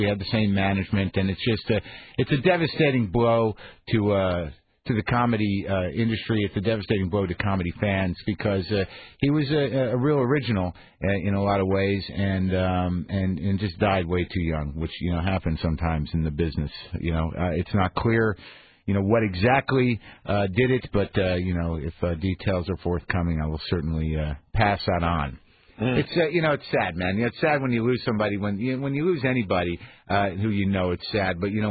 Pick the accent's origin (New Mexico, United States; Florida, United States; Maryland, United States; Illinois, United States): New Mexico, United States; Albuquerque; In Albuquerque, New Mexico, my hometown, where I grew up, there is a party today